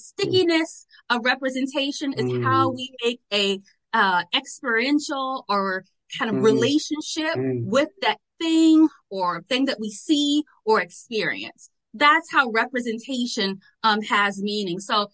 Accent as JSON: {"language": "English", "region": "Virginia", "country": "United States", "said": "Yes, I come from Virginia. And in Virginia, even in our educational system growing up, I think I went to just about every plantation in the southern part of Virginia"}